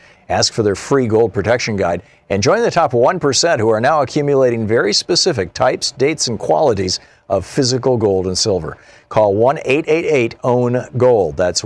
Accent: United States; Julio, I am not a Venezuelan. I'm an American, and I'm concerned about what is being done in my country

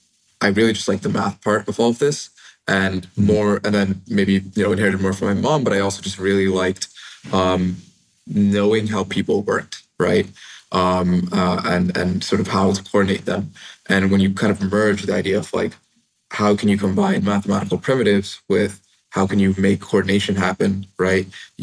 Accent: New Jersey, United States; growing up in Jersey, like I said, you don't really get a lot of exposure to people doing out of the box things.

